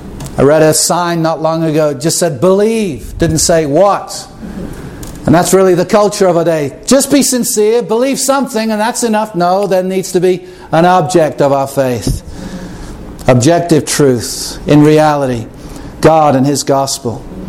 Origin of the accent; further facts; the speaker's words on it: England, United Kingdom; I grew up in England